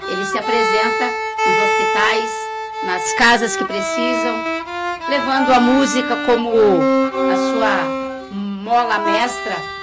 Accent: Brazil; Eu sou brasileira e eu quero que meu país dê certo.

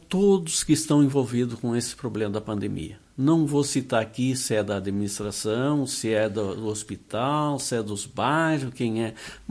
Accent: Barracão, Rio Grande do Sul, Brazil; born there; eu moro aqui, eu nasci em Barracão, mas pertencia para Lagoa Vermelha.

